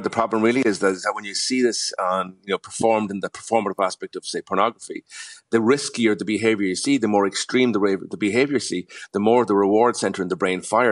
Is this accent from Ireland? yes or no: yes; Ireland; We're Irish.